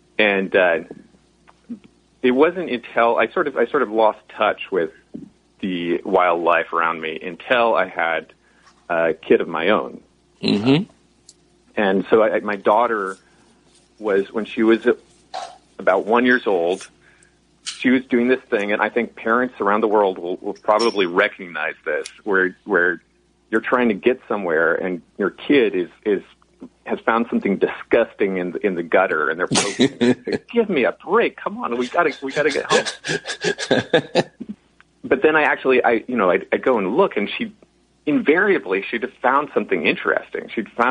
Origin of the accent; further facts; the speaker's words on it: Berkeley, California, United States; born there; Well, I was born here in Berkeley, California. My parents were hippies that met in Berkeley in the 60s